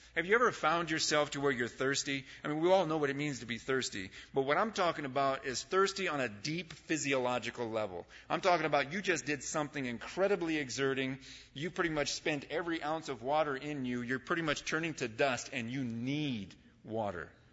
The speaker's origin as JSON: {"language": "English", "town": "San Bernardino", "region": "California", "country": "United States", "tie": "born or raised there", "said": "growing up in San Bernardino and in Mount Vernon and near the corner of Tijuana and 4th Street, hello."}